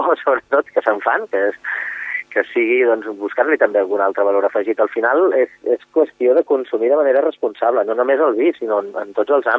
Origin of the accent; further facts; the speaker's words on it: Vilafranca del Penedès, Catalonia, Spain; soc de Vilafranca, estem al mig del Penedès, és zona vinícola